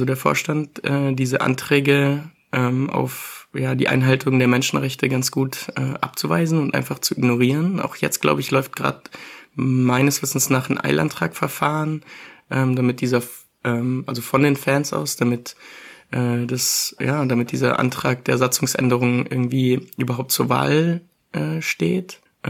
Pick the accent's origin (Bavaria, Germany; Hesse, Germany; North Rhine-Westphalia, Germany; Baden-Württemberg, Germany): Bavaria, Germany; Munich; born there; da ich gebürtiger Münchner bin